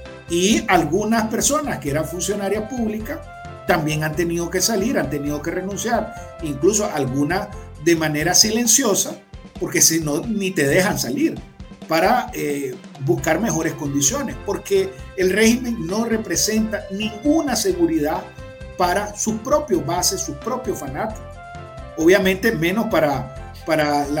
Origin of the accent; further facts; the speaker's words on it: Managua, Nicaragua; born there; yo nací en Managua, en el Belespay, en el hospital. En ese momento, yo nací en 1989